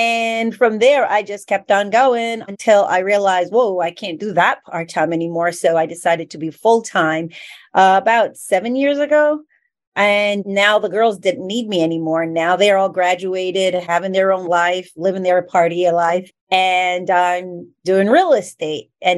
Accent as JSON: {"language": "English", "region": "New York", "country": "United States", "said": "I'm from New York, and I've been in real estate for over 20 years."}